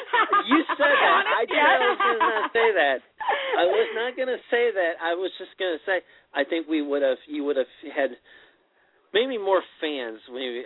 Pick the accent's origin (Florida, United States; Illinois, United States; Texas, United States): Illinois, United States; Chicago; I'm from Chicago, so I understand that.